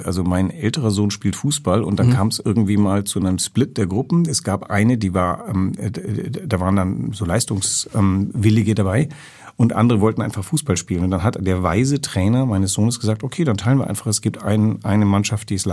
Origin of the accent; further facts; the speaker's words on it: Athens, Attica, Greece; now in Germany; ja, ich komme aus Athen.